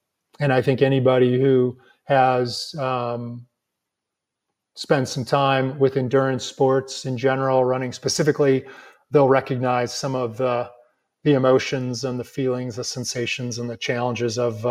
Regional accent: LaGrange, Illinois, United States; The book also takes place in a fictionalized version of my hometown of LaGrange, Illinois.

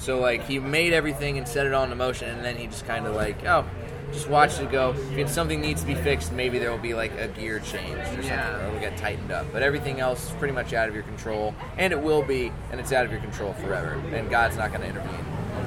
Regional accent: Texas, United States; I am from Texas, where a lot of churches have, like, gift shops, coffee shops, all that kind of stuff.

